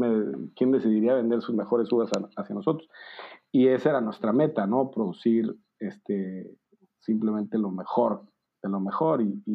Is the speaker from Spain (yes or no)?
no; Monterrey, Nuevo León, Mexico; yo soy de Monterrey, entonces tampoco es que conociera a mucha gente en Baja California